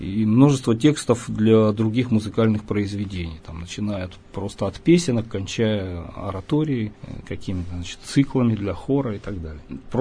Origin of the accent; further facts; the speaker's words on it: Yekaterinburg, Sverdlovsk Oblast, Russia; Родился я в городе Свердловске. Ну, тогда Екатеринбург был Свердловском. Всю жизнь в этом городе живу, отлучаясь ненадолго. Только, пожалуй, больше, чем на пару месяцев я не уезжал из родного города никогда.